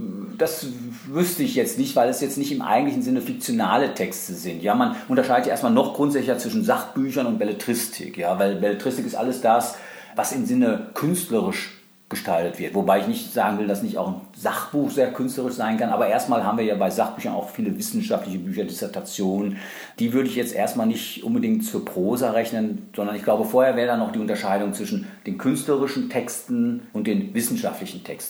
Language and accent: German; North Rhine-Westphalia, Germany; born there; also born or lived in Cologne / Berlin; now in Leipzig, Germany; ich bin am Niederrhein geboren, ich habe in Köln Klavier studiert, bin dann nach Berlin gegangen, dort habe ich noch ein Germanistikstudium gemacht und so im Jahr 2002 kam ich dann nach Leipzig